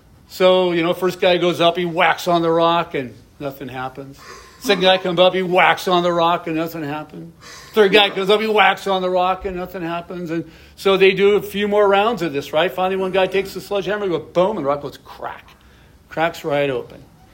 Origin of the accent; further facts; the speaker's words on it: Seattle, Washington, United States; It was spiritually dark when I grew up here. I grew up here in West Seattle.